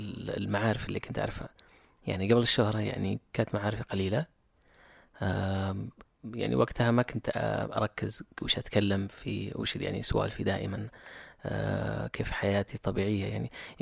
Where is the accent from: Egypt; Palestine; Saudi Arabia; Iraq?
Saudi Arabia; كنت المركز الأول كسعودي أكثر متابعة.